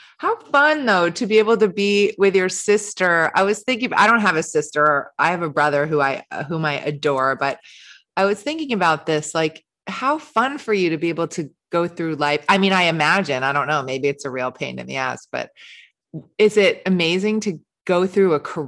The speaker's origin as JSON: {"language": "English", "town": "New York City", "region": "New York", "country": "United States", "tie": "born or raised there", "said": "I grew up in New York City and I drive like a taxi driver."}